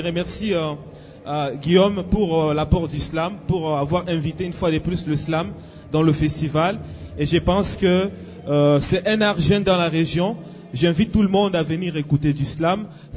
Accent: Bukavu, South Kivu, DR Congo; Je suis artiste de Bukavu.

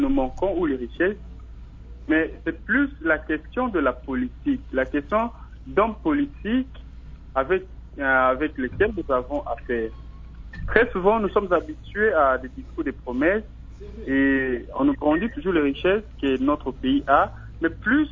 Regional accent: DR Congo; qu'on puisse l'importer chez nous en RDC

